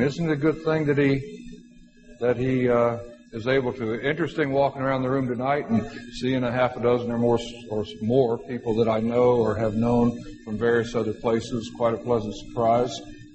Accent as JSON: {"language": "English", "region": "Florida", "country": "United States", "said": "and he finds out I'm from Florida, and he says, oh, I've got a relative down in Florida."}